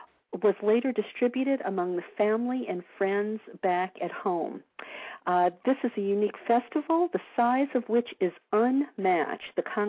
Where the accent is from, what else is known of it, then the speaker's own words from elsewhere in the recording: New Orleans, Louisiana, United States; because I come from New Orleans, is Mardi Gras.